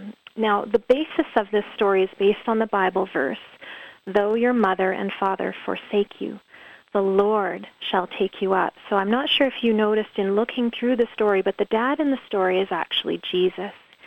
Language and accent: English; Vernon, British Columbia, Canada; back in the 1980s, my family and I grew up in Vernon, British Columbia, and we lived on the shores of Okanagan Lake.